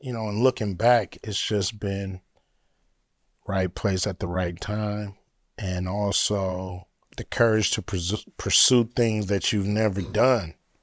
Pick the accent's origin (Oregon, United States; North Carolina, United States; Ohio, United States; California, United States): California, United States; Los Angeles; Know, I'm from L.A. They from Compton. Uh-huh. I'm from South Central.